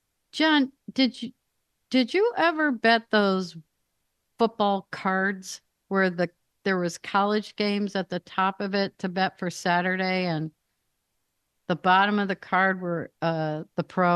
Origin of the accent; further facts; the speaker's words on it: New York, United States; Number one, born and raised in the Southern Adirondack Mountains of upstate New York. Come from a state that has three NFL football teams, the Jets, the Giants, and the Buffalo Bills.